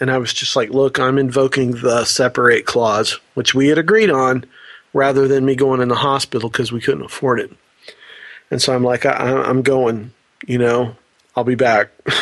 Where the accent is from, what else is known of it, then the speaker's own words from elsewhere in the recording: Florida, United States; you know, I'm from Florida, and I'm, you know, living at the beach or whatever.